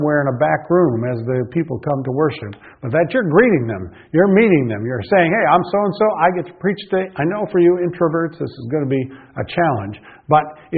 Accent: Michigan, United States; you think as I did growing up in Michigan, and that is a dairy farm where somebody goes out and milks his 25, 30, 50 cows.

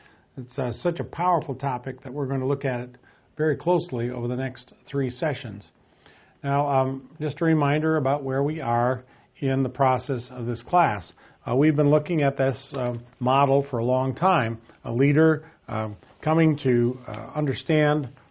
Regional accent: the West, United States; I grew up in the Western United States.

